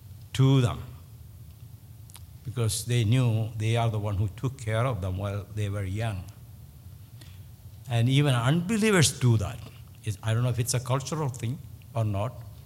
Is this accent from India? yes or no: yes; India; When I was growing up in India, we didn't have any nursing home.